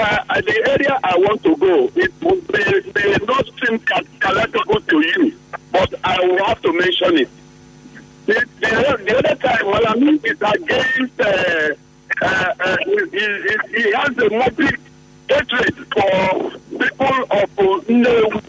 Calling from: Port Harcourt, Rivers, Nigeria; from Port Harcourt.

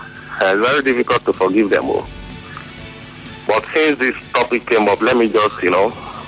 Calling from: Port Harcourt, Rivers, Nigeria; Right now, I'm calling you from Ada George, close to Ikubana's house.

